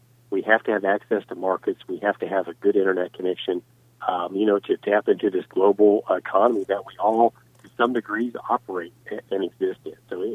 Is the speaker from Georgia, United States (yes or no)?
no; Quinter, Kansas, United States; I grew up in Quinter, which is kind of 800 people, so I grew up playing eight-man football and in FFA and 4-H.